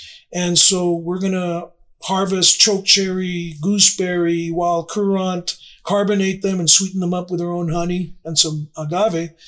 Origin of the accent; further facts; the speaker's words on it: Laredo, Texas, United States; I'm from La Plaza de San Agustín de Laredo, which is a land grant community.